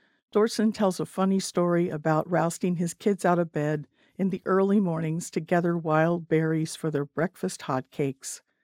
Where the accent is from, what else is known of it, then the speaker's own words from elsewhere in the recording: Grants Lake, Kentucky, United States; Wild blackberries are not a surprise to me since I grew up in Grants Lake, Kentucky.